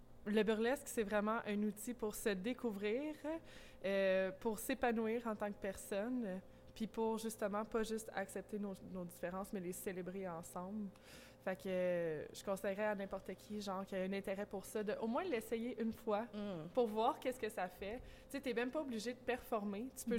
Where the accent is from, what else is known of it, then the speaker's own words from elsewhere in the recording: Val-d'Or, Quebec, Canada; je viens d'ici. Je suis originaire de Val-d'Or.